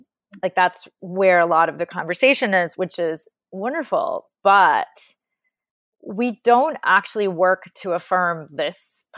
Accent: Narragansett, Rhode Island, United States; I grew up in Narragansett on the beach.

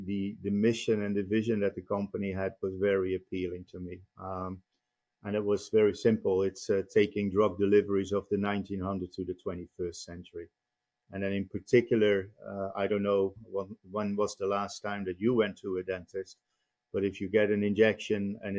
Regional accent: Netherlands; moved away as an adult; I'm born and raised in the Netherlands.

